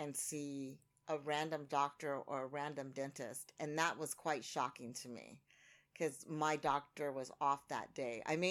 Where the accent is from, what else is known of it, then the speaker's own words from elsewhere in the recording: United States; And I was like, because I'm American, yo.